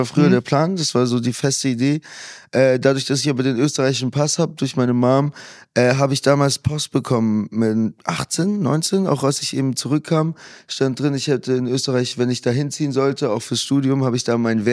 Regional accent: Munich, Bavaria, Germany; gerade als Münchner

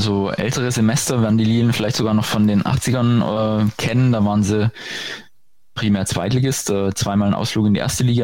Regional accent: Baden-Württemberg, Germany; ich stamme aus Baden-Württemberg

